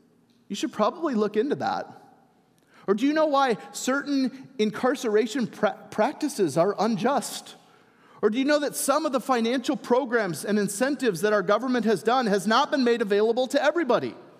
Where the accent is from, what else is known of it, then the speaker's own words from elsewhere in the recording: United States; my identity is first as a Christian, one in Christ, way before I'm an American.